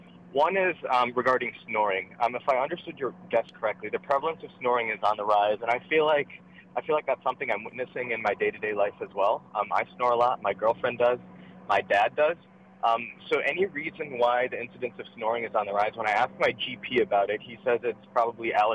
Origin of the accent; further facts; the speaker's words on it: India; I'm Indian. My dad is from Tamil Nadu, and he does the yoga meditation breathwork practice.